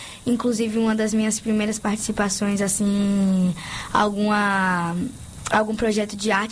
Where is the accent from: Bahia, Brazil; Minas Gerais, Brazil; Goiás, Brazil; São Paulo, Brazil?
Bahia, Brazil; Salvador; Eu sou de Salvador, né? Da Rua Mãe Cleusa.